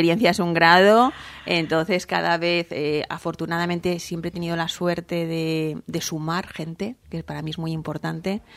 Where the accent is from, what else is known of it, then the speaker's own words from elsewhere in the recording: Valencia, Valencian Community, Spain; Yo recuerdo la primera vez que salí de Valencia. Además, yo he sido muy de mi tierra, muy, muy vinculada a mi familia, a mis amigas.